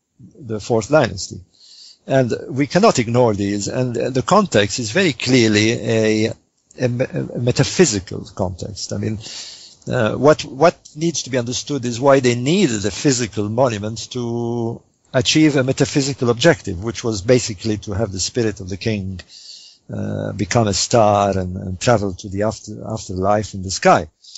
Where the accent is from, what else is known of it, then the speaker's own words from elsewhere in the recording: Egypt; well, I grew up in Egypt, but in more recent times, I lived literally outside the Great Pyramid from 2006 to 2008.